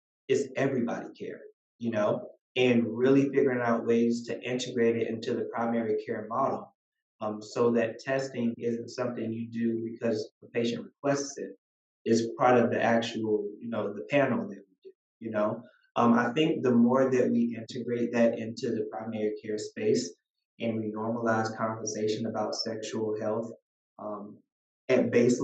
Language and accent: English; Georgia, United States; I mean, I'm coming from South Georgia too